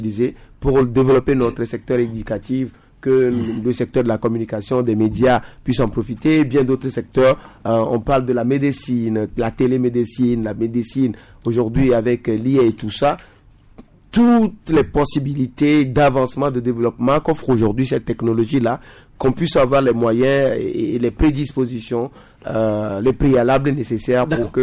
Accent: Kouvé, Maritime, Togo; chez moi à Couvé

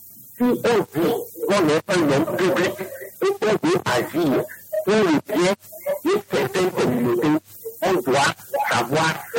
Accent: Togo; nous sommes tous des Togolais

